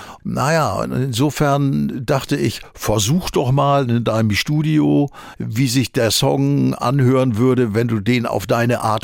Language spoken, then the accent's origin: German; Wentorf bei Lauenburg, Schleswig-Holstein, Germany; born there; dass in meinem Ausweis stand, geboren in Wentorf bei Lauenburg.